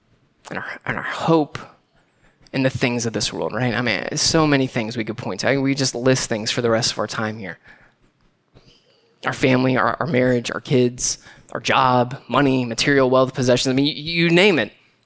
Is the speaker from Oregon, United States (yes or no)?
no; Tampa, Florida, United States; born there; I love Florida. I was born there. I was born in the Tampa area. So it was good to be back home.